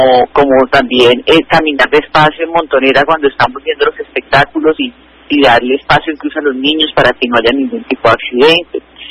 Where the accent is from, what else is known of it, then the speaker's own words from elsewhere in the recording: Cali, Valle del Cauca, Colombia; lo que somos los caleños en términos de cultura ciudadana